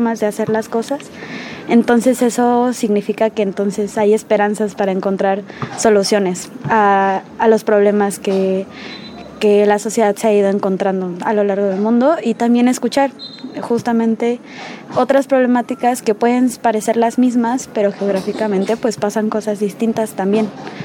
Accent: Yucatán, Mexico; now in Mexico City, Mexico; soy de Yucatán y llevo 3 años estudiando en la Ciudad de México.

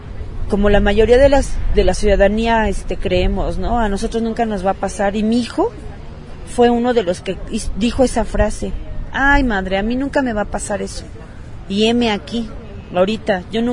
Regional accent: State of Mexico, Mexico; Yo vengo del Estado de México.

